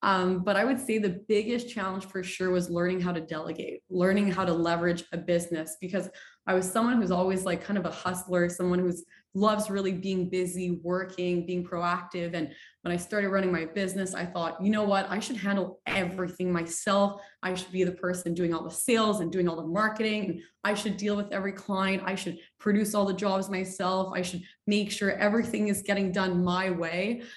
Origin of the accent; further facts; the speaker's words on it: Montreal, Quebec, Canada; I was born and raised in Montreal, specifically in Beaconsfield. So I've lived here my whole life.